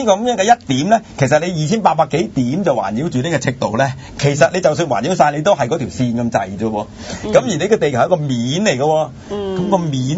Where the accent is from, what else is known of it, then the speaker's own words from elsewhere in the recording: Hong Kong Island, Hong Kong; also born or lived in Kowloon / Australia; 其實即係我自己呢就係香港出世嘅，香港島呢邊添啦，咁我生於斯長於斯，雖然即係我有一段時間住咗去九龍，有4年住咗澳洲添。